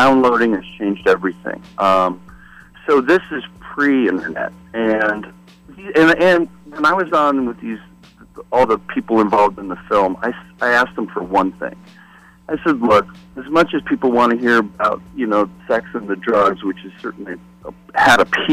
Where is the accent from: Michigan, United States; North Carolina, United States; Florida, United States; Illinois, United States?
Michigan, United States; Detroit; I'm a kid from Detroit, you know, with three older sisters.